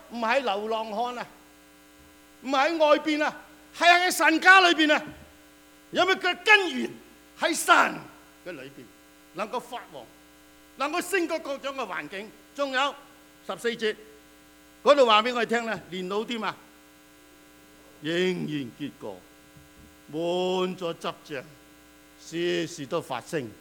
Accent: China; 我哋中國人有一句説話咩啊？

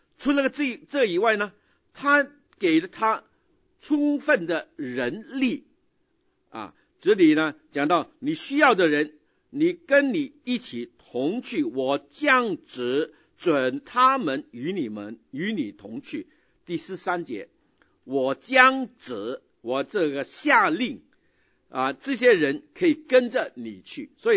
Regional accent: China; moved away; 那么多的中国人从我们中国来到这个地方

